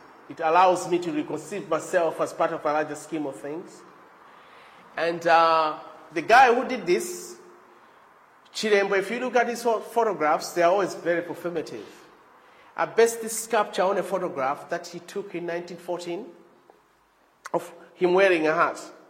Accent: Malawi; Me, growing up in Malawi, as a youth

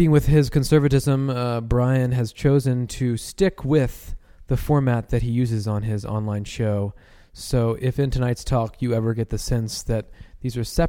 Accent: Texas, United States; I grew up in Texas. And if there's anything Texas is known for other than oil, it's completely crazy right-wing conservative radicals.

